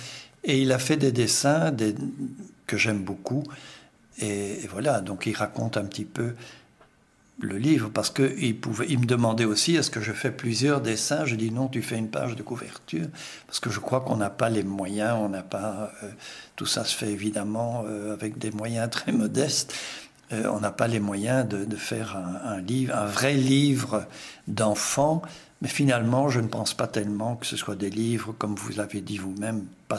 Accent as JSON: {"language": "French", "town": "Brussels", "region": "Brussels-Capital Region", "country": "Belgium", "first_language": "Brussels dialect", "second_language": "French", "said": "si je prends ma langue maternelle, ce n'est ni le français ni le néerlandais, c'est le dialecte bruxellois."}